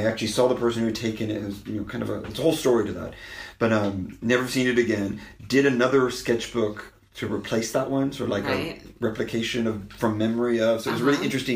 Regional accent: Arkansas, United States; also born or lived in Germany; Well, I'm from Arkansas. Right, my family's from Arkansas, but I grew up on a military basis because my dad was in the military. So my first memories are of Germany.

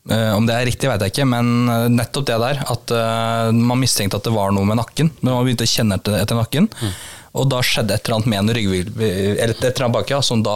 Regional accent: Kongsvinger, Innlandet, Norway; når jeg er opprinnelig fra Kongsvinger

